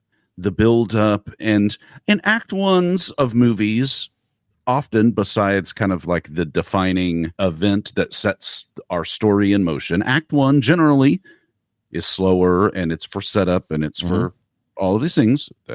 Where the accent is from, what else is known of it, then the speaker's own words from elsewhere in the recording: the South, United States; Look, I'm from the South, so who knows? It's just always going to be there.